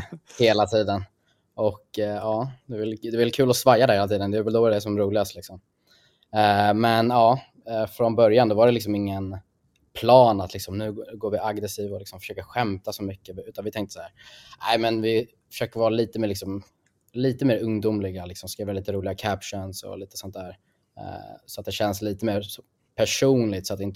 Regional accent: Stockholm, Stockholm County, Sweden; jag är från Stockholm, jag har bott här hela livet.

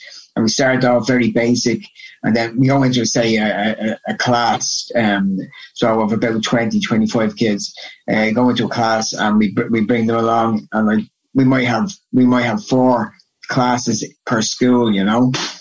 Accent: Dublin, Leinster, Ireland; I'm from originally from Kilmarnock and Talla. Which is on the south side, more west side of Dublin. And I lived there until I was about 12. And I moved over the north side to Portmarnock.

